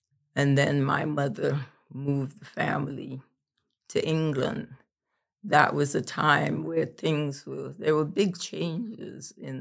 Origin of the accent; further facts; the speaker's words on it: Trinidad & Tobago; now in Springfield, United States; I was not born in America. I was born in Trinidad and Tobago, the two last islands in the chain of West Indian islands off the coast of Venezuela.